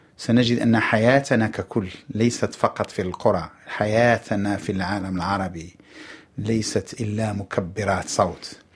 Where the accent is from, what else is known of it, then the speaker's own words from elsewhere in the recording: Ben Ahmed, Casablanca-Settat, Morocco; طفولتي يمكن أن أقول ببساطة إنها كطفولات الآخرين في منطقتي، في مسقط رأسي، في منطقة مطبوعة بالطابع القروي، في مسقط رأسي بن حمد، بلدة صغيرة من 20 إلى 25 ألف، 30 ألف الآن، مسكونة بالروح الزراعية والفلاحية والقروية.